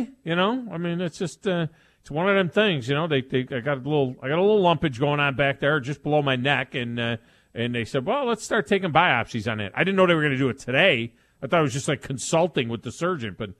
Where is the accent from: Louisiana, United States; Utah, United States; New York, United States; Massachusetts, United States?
New York, United States; Watkins Glen; I'm not a huge road course guy, even though I grew up near Watkins Glen.